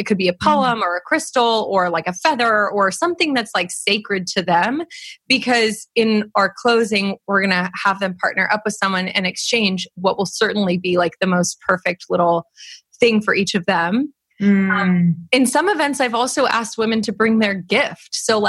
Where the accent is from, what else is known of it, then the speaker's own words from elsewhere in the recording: California, United States; Basically, I grew up in California, spent 6 years with this guy